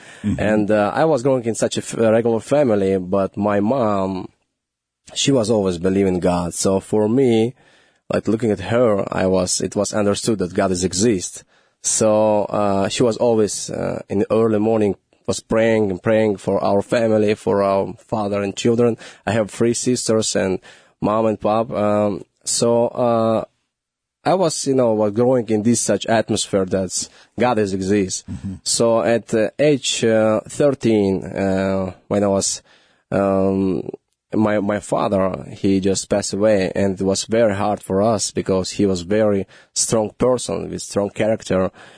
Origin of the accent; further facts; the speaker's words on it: Uzbekistan; moved away as an adult; I was growing in Uzbekistan. I was born in Uzbekistan and growing until age 21. I was staying there.